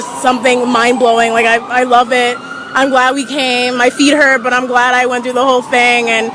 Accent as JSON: {"language": "English", "town": "Burtonsville", "region": "Maryland", "country": "United States", "lives_now": "Atlanta, United States", "said": "I'm from Maryland, but I attend Spelman College in Atlanta."}